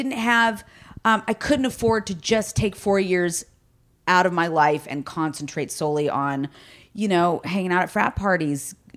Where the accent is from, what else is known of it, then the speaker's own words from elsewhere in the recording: Downey, California, United States; I mean, I might be from LA, but I was born and raised in Downey.